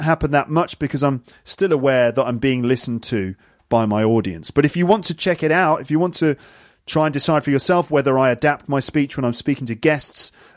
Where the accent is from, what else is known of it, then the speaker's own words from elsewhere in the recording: London, United Kingdom; also born or lived in Birmingham; I've spent time growing up in London. I spent time growing up in the Midlands near Birmingham. And so, you know, those accents are sort of in me a little bit.